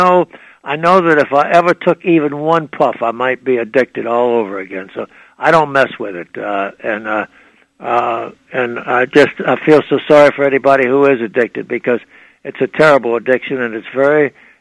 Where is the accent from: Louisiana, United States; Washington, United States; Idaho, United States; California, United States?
Louisiana, United States; New Orleans; I was born in New Orleans. I'm a New Orleanian to my toenails.